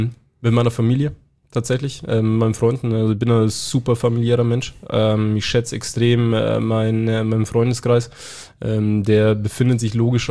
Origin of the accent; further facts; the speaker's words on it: Bavaria, Germany; Also ich komme halt von einem bayerischen Dorf, würde ich jetzt mal sagen.